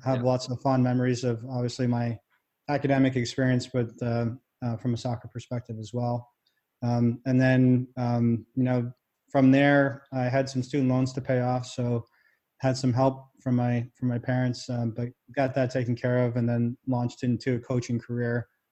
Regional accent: Canada; like I said, for as a Canadian

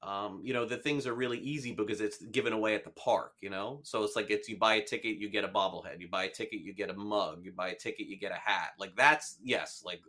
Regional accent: Florida, United States; also born or lived in New York; Now, originally I am from New York, but more or less have grown up here in South Florida.

